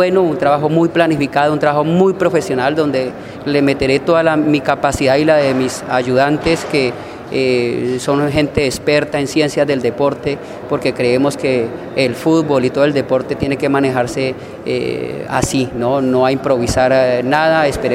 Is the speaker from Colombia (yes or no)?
yes; Gigante, Huila, Colombia; born there; soy huilense, nací en Gigante, a mucho honor